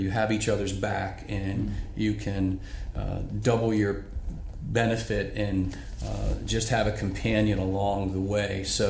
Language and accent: English; Wooster, Ohio, United States; now in Marysville, United States; being a lifelong Buckeye, growing up in Worcester, Ohio, and then being asked by the Powell Grace Church to come to Marysville in 2002 to plant a church. Been in Central Ohio now 18 years.